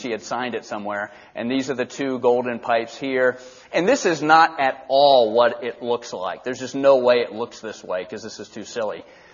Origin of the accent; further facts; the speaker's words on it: Valdosta, Georgia, United States; I grew up in Valdosta, Georgia.